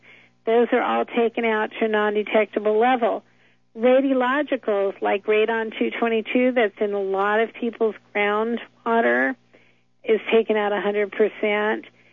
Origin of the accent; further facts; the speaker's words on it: San Fernando Valley, California, United States; I remember growing up in California in the San Fernando Valley, you know.